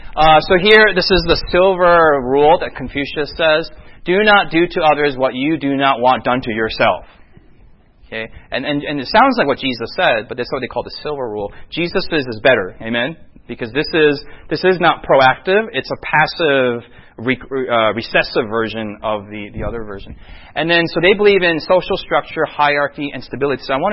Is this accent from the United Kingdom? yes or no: no; United States; I mean, for me as an American, that just makes me, like, you know, all of our movies